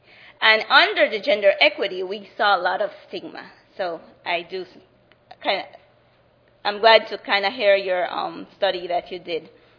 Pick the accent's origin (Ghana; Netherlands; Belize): Belize; As the presenter said, I'm from Belize, and I will be sharing some interesting work that young people in Belize are doing